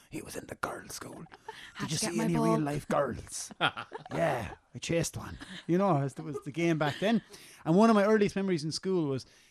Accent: Munster, Ireland; I am from Tip.

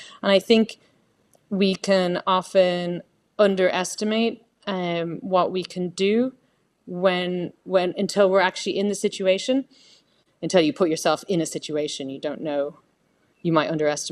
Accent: Ireland; whenever someone hears that I'm from Ireland, they, oh, we love Ireland.

